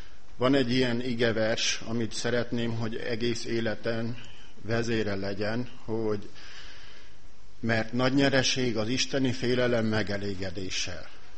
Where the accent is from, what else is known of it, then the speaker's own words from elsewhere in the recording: Kőszegremete, Satu Mare County, Romania; now in Satu Mare, Romania; és én a kőszegremetei gyülekezetben nőttem fel, hívő családban nőttem fel, és lehet, hogy sokan nem tudnak erről, vagy nem ismernek úgy. Az iskoláim miatt a 8. osztály befejezése után kerültem ide Szatmára